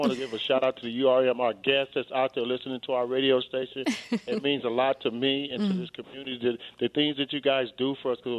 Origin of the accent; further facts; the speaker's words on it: Bakersfield, California, United States; I was raised on Wilkins and Bliss in Bakersfield, Kern County, right off of Union. And that's where I was raised.